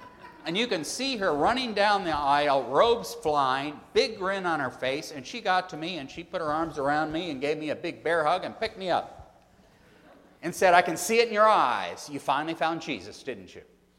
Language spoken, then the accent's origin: English; Chautauqua, New York, United States; I grew up in Chautauqua, and it was a great place to grow up because in the summertime, the population went from 300 to 30,000.